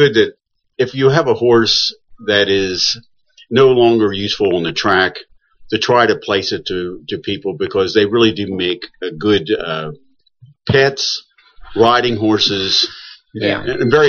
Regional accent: Lancaster, Pennsylvania, United States; born there; also born or lived in Mid-Atlantic; now in Kentucky, United States; I was born in Pennsylvania, Lancaster, Pennsylvania.

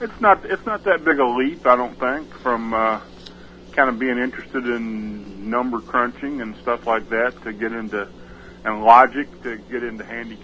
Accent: Louisville, Kentucky, United States; I grew up in Louisville, but never went to Churchill Downs until I was a freshman at UK.

